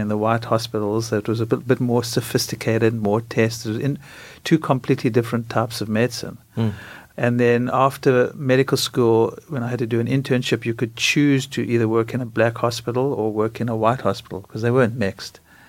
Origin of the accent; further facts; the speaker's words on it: South Africa; growing up in South Africa